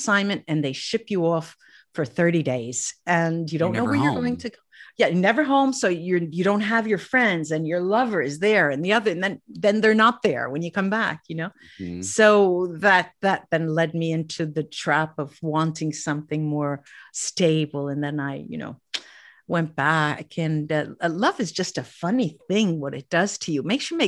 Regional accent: United States; So I grew up in the United States. My sisters and I speaking English among ourselves and my parents speaking Italian to us. So I had a passive knowledge of the Italian.

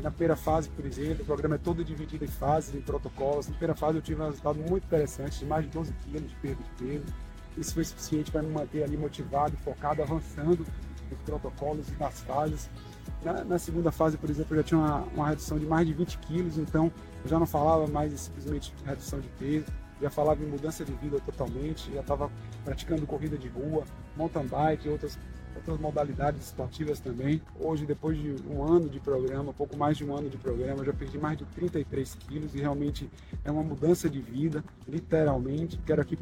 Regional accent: Salvador, Bahia, Brazil; sou de Salvador, Bahia.

